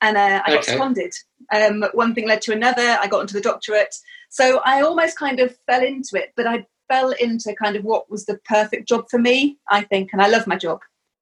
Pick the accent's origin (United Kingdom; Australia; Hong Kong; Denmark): United Kingdom; South West England; I grew up in Somerset. I had quite a kind of idyllic childhood, I suppose. Until I was a teenager, and partly because we lived in a very rural location